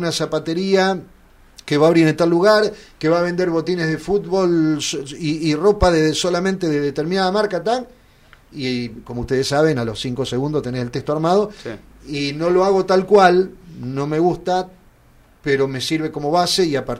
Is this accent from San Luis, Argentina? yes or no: no; Olavarría, Buenos Aires Province, Argentina; born there; now in Las Flores, Argentina; Yo soy nacido en Olavarría, pero mis raíces estuvieron acá